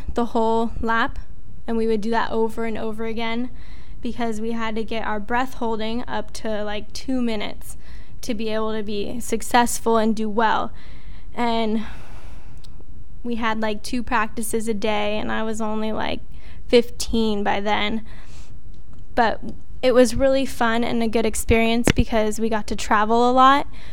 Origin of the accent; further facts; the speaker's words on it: Irvine, California, United States; I grew up in Irvine with my family.